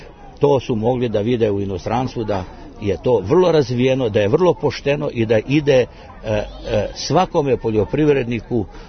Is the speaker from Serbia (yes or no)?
yes; Serbia